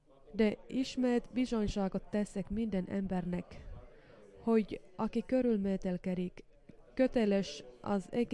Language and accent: Hungarian; Pudasjärvi, North Ostrobothnia, Finland; ez az a Pudasjärvi nekem a szülőhegyem. Én itt születtem meg. Itt nőttem föl. És amikor tanulni mentem, én elindultam innen.